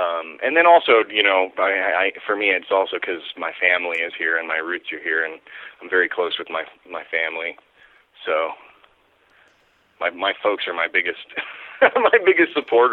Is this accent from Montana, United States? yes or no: yes; Missoula, Montana, United States; also born or lived in Helena; Yeah, I was born in Helena, Montana, but my folks lived in Missoula, so I grew up in Missoula.